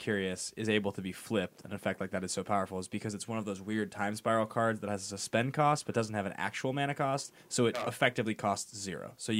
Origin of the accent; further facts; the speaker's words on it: Seattle, Washington, United States; I'm also from Seattle. I moved to California. I hate the rain.